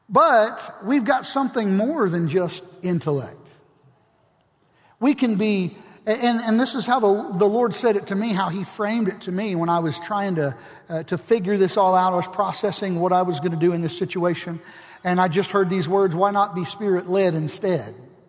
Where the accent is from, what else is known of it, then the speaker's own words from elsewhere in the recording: the South, United States; I'm from the South and I like tea.